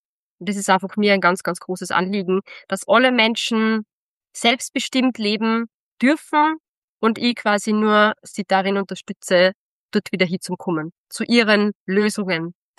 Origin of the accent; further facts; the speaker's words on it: Austria; first language German; weil ich in Österreich geboren worden bin, ich spreche Deutsch als meine Erstsprache, ich bin da sozialisiert